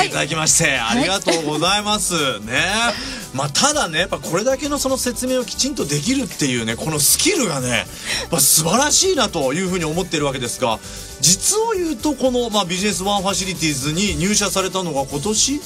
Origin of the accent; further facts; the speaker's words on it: Oita, Japan; 地元大分で